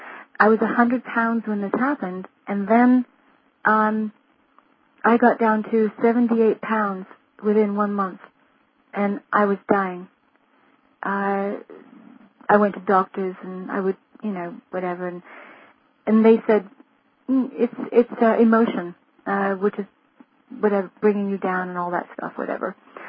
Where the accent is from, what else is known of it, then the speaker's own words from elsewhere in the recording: Arizona, United States; also born or lived in Europe; I was born at Luke Air Force Base in Arizona. My father was a fighter pilot. I grew up in Europe, and my father retired in Phoenix when I was 14. And then I went to all 4 years of high school in Arizona